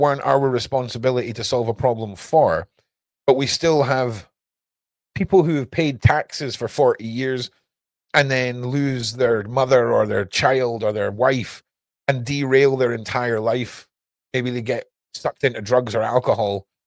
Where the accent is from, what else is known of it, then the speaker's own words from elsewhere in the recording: Scotland, United Kingdom; where are you from? UK, score it out, write Scotland. Right? But if you think you're going to swan in and start bullying the bully that's been bullying my country for hundreds of years